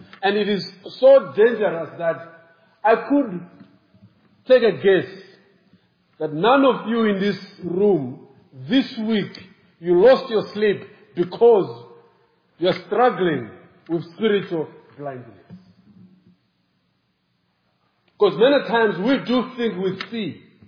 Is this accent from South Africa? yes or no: yes; South Africa; now in Malawi; this was in South Africa, because I was born in Malawi, but I actually grew up in South Africa, but I moved back to Malawi to go and do church planting.